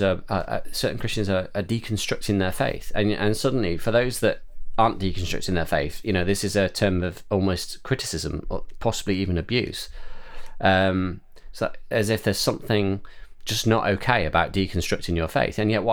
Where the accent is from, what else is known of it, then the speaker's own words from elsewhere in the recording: United Kingdom; as you and I sit here, we're British people, as you said, children of the Enlightenment